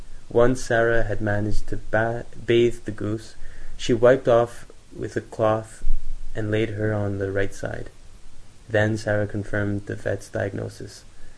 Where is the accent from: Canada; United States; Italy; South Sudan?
Canada; Châteauguay, Quebec; also born or lived in Ontario; I grew up in Montreal, actually in Châteauguay, and we moved around a lot. We went to Sherbrooke, and then we came back to Montreal, and we went down to Toronto.